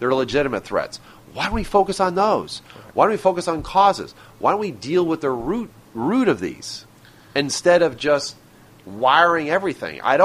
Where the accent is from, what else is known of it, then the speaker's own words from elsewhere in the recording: United States; I'm an American who took an oath to defend the Constitution.